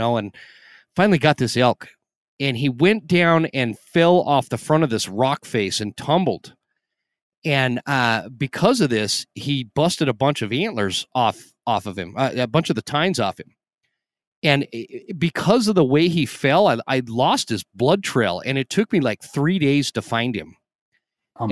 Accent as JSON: {"language": "English", "region": "Utah", "country": "United States", "tie": "born or raised there", "also_born_or_lived": "Idaho", "said": "I grew up out west. I grew up in Utah, in Idaho, and big time mule deer hunter and elk hunter."}